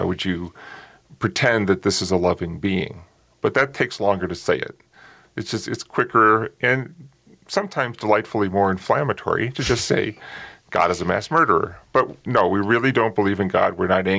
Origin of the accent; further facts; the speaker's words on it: New England, United States; And I was raised a traditional Catholic in New England.